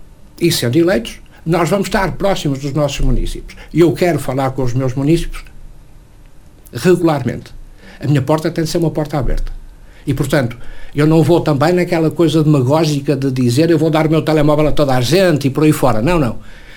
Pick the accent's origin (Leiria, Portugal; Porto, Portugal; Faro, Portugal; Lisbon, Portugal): Porto, Portugal; Vila do Conde; also born or lived in Matosinhos; eu sou vilacondense por opção. Isto é, eu vivo em Vila do Conde, fui criado em Vila do Conde, mas não sou natural de Vila do Conde, eu sou natural de Matosinhos. Mas fui para Vila do Conde muito pequenino.